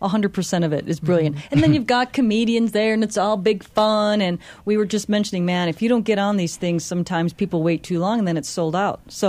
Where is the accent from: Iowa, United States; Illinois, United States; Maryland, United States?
Illinois, United States; Clearly, I grew up in Illinois.